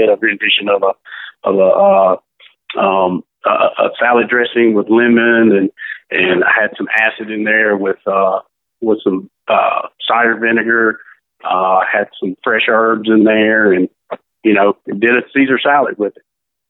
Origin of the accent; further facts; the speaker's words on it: Mississippi, United States; I'm from the Mississippi Delta. We don't have vegan lobster in the Mississippi Delta, you know.